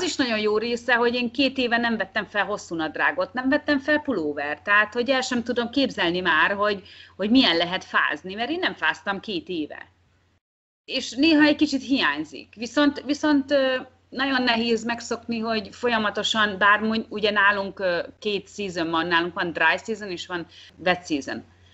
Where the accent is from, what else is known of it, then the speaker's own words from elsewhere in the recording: Hungary; now in Vanuatu; Mert ugye én Magyarországról jöttem egy olyan kultúrából, ahol a fizikai munka az tulajdonképpen nem egy közkedvelt.